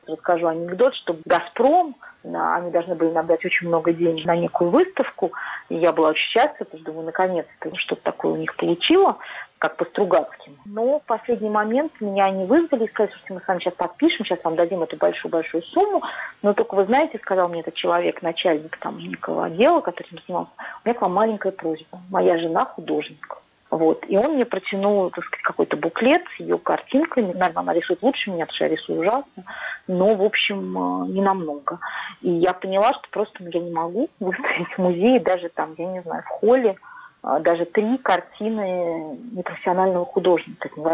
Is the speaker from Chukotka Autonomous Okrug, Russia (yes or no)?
no; Moscow, Russia; moved away; все знали, что я из России, что я из Москвы.